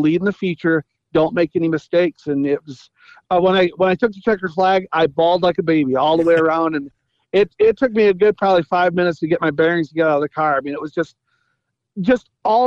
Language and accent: English; Mendota, Illinois, United States; I'm from Mendota, Illinois.